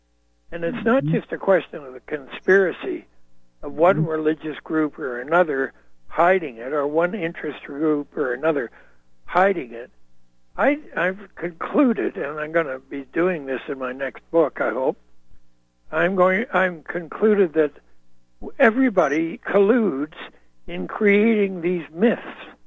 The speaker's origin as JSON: {"language": "English", "country": "Canada", "said": "as a Canadian, I stood apart from the criminals"}